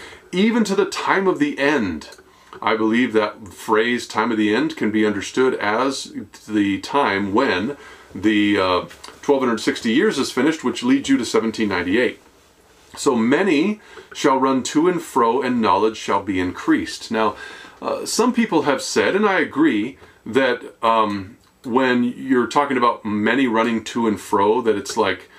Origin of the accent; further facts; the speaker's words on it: United States; And I'm from America, so what does that mean?